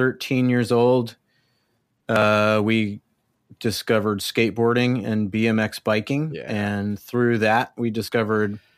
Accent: El Paso, Texas, United States; moved away as an adult; Well, I was born in El Paso, Texas. And I grew up there, I guess you could say. I lived there till I was just after my 18th birthday. I moved to go to college. So that's where I grew up.

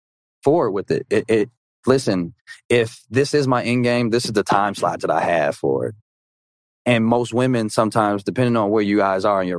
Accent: Minnesota, United States; But I got put in a box because I grew up in Minnesota for those more important years.

